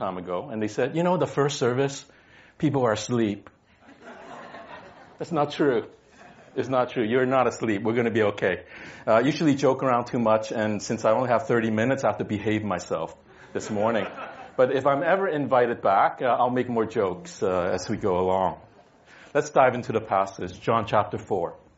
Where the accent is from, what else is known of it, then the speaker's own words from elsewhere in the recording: Vancouver, British Columbia, Canada; I am from Vancouver originally. My family moved here about 7 years ago.